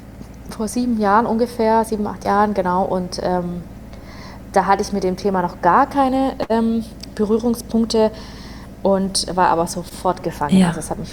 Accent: Augsburg, Bavaria, Germany; ich war auf einer Veranstaltung in meiner Heimatstadt Augsburg

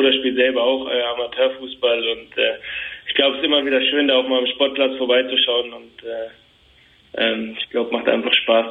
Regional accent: Nuremberg, Bavaria, Germany; born there; ich bin in Nürnberg geboren, dazu stehe ich auch, aber dadurch, dass ich schon zu früh zum Kleeblatt gegangen bin, wie du schon sagst, bin ich in diese Kleber-Familie reingewachsen und habe mich hier immer wohlgefühlt und bin zu einem Fürther geworden

